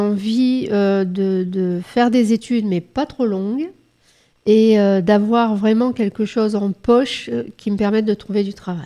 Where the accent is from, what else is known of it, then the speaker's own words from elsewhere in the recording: Toulouse, Occitanie, France; also born or lived in Paris; Nous sommes tous originaires de Toulouse.